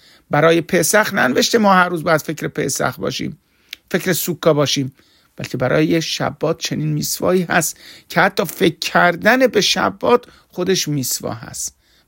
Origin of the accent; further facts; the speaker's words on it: Iran; ما افرادی مثل ما که از ایران اومدیم،